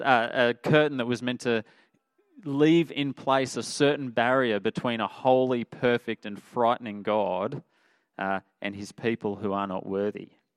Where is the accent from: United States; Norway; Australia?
Australia; It challenges me as an Australian bloke who's pretty reserved.